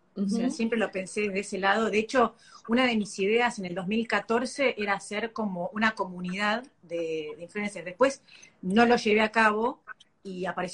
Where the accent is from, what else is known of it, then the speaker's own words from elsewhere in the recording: Tres Arroyos, Buenos Aires Province, Argentina; No, si bien soy caradura y soy de Tres Arroyos, obvio, eso no tiene nada que ver